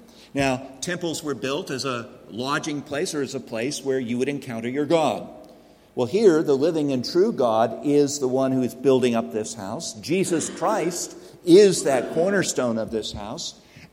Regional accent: Texas, United States; also born or lived in Oklahoma; I'm from Texas, and I'm pastor for 27 years in Oklahoma, in the Dallas-Fort Worth metro area, and the Oklahoma City metro, and the Tulsa metro area.

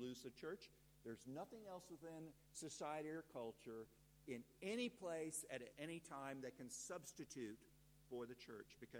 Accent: the South, United States; now in Australia; It's still a bit staggering for me as an American coming from the South, from the Bible Belt

